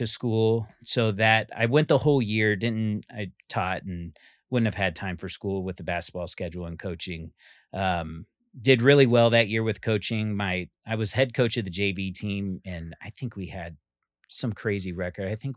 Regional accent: Columbus, Ohio, United States; moved away; I grew up in Ohio, born and raised in Ohio.

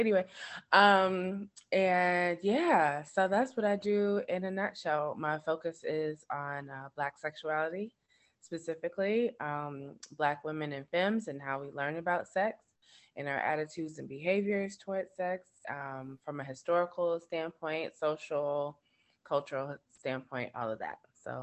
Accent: Atlanta, Georgia, United States; now in Washington, United States; I'm from Atlanta, but I live in D.C. now.

